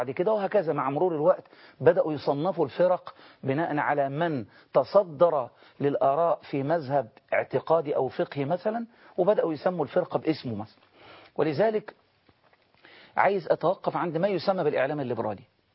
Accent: Egypt

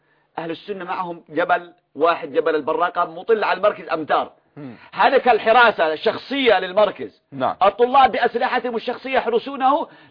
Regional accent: Yemen; كما يقول عندنا في اليمن، في المثال اليمني، أراد يكحلها أعميها.

